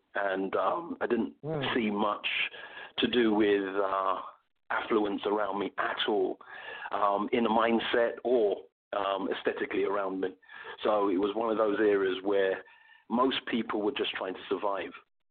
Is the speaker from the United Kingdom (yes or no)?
yes; Kilburn, London, United Kingdom; Well, originally I'm from London. I'm from a place, I'm not sure if your audience will know this place, but it's called Kilburn in London. It's near, I would say, West Hampstead. It's near places like Wembley.